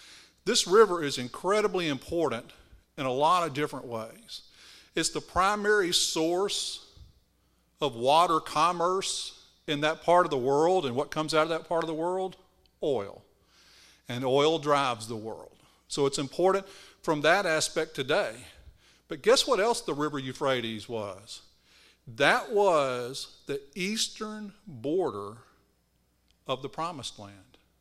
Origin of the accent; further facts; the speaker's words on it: Shreveport, Louisiana, United States; Now, I was raised in Shreveport, Louisiana, which is across the river from Barksdale Air Force Base